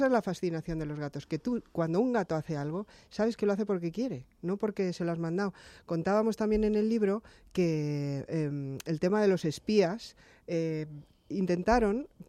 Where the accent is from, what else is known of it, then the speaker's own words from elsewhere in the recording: Bilbao, Basque Country, Spain; Pues, pero bueno, soy de Bilbao, no lo tengáis en cuenta.